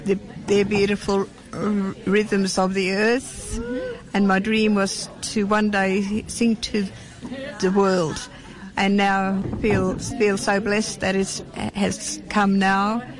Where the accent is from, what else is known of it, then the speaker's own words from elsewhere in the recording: Queensland, Australia; I'm from the Bidjarit tribe of the Carnarvons, and that's where I grew up.